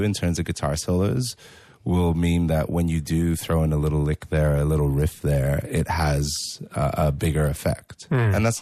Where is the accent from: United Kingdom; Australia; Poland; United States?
Australia; Mate, we're all Australian.